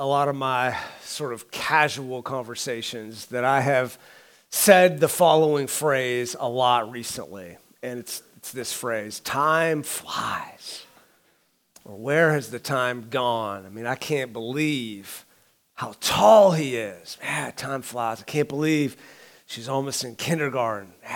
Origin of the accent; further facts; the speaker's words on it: Pittsburgh, Pennsylvania, United States; So I grew up in Pittsburgh. I'm a diehard Pittsburgh Steelers fan.